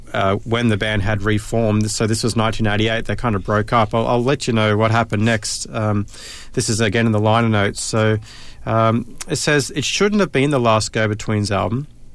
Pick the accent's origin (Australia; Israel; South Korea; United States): Australia; I'm very aware that even myself growing up in Australia